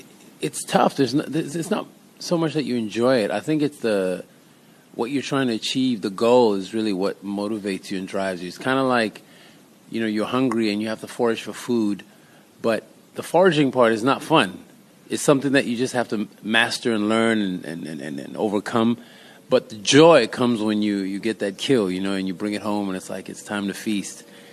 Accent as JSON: {"language": "English", "country": "United States", "tie": "born or raised there", "said": "And growing up in the States, I was like, no, I'm going to try and prove not only to me but to those around me"}